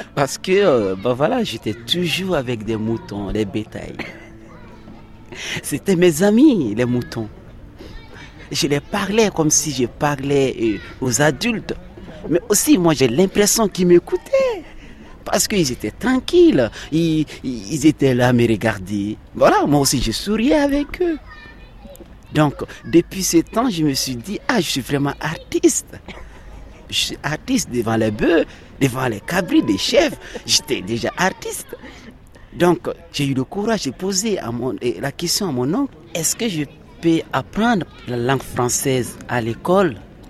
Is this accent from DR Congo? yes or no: no; Djambala, Mali; je viens du Mali. Moi, je suis du village de Djambala. Donc Djambala, c'est 200 km de Bamako, aussi non loin des régions de Sikasso.